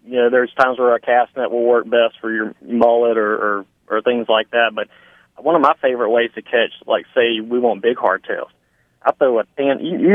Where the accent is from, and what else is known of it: Louisiana, United States